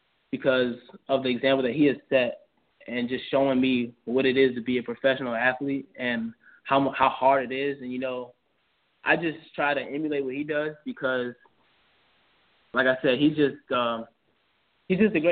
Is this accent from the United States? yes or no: yes; Glenarden, Maryland, United States; And just growing up in Maryland was just I'm really proud of where I'm from. You know, I grew up playing in Glen Arden, Maryland, for Glen Arden Bulldogs, Peppermill Pirates.